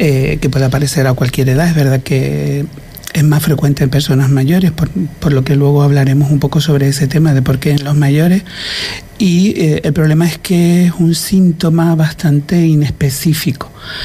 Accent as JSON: {"language": "Spanish", "town": "Toto", "region": "Canary Islands", "country": "Spain", "tie": "born or raised there", "also_born_or_lived": "Tenerife", "said": "Y bueno, pero Toto es mi pueblo. Y Fuerteventura, mi isla, yo soy majorero, aunque haya estado más tiempo en Tenerife que aquí."}